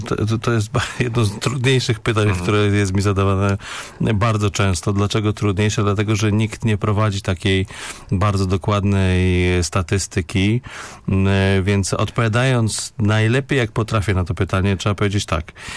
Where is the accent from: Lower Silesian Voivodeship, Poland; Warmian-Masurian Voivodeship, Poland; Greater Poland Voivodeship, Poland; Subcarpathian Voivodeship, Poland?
Greater Poland Voivodeship, Poland; Poznań; że się podpisałem pod tym listem jako poznaniak, a nie jako konsul